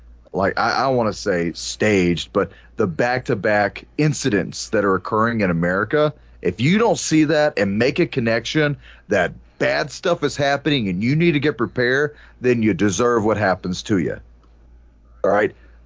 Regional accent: United States; So we and I, you know, it's as an American veteran, as a military veteran, it's hard to say this at times.

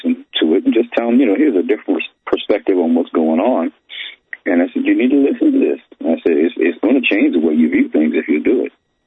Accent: Brooklyn, New York, United States; Yeah, well, of course, I'm from New York. I'm from Brooklyn. And in my growing up there

